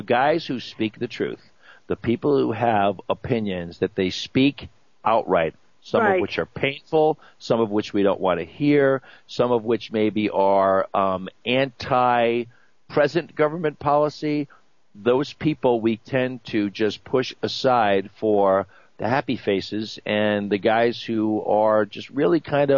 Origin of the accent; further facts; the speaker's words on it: Colorado, United States; I know we have Rachel on the line from my home state of Colorado.